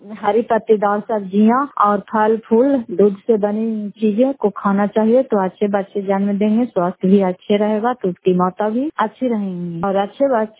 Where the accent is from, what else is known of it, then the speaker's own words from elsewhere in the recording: Fatehpur, Bihar, India; घर फतेहपुर, पंचायत मकरौटा, जिला नालंदा और करार ससुरा प्रखंड की निवासी हूँ।